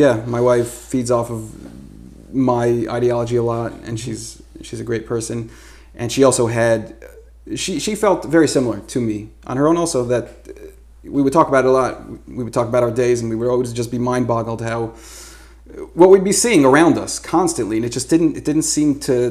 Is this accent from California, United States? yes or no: no; Brooklyn, New York, United States; now in Lakewood, United States; I grew up in Brooklyn, but then I moved to Lakewood after I got married.